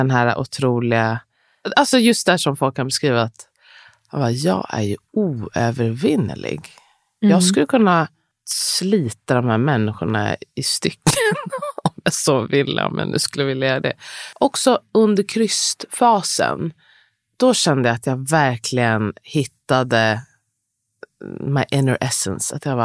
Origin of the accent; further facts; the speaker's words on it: Stockholm, Stockholm County, Sweden; vi är uppvuxna i, inte bara i stan, men på Östermalm. Det är också speciellt, alltså vara svart och växa upp på Östermalm.